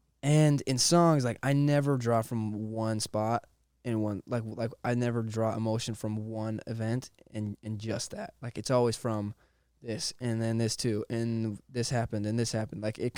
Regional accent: Monroe, Washington, United States; In Monroe. I grew up in Monroe, Washington.

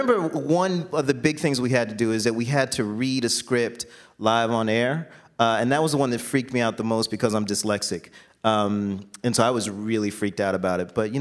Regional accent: Jacksonville, Florida, United States; I mean, I know, like, Portland is not the most religious town in the world, but I grew up in Jacksonville, Florida

